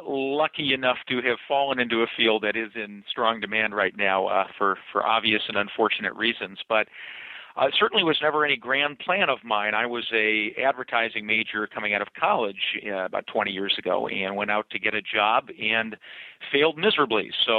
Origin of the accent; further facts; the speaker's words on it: Juneau, Alaska, United States; I grew up in Juneau, Alaska, kind of a small town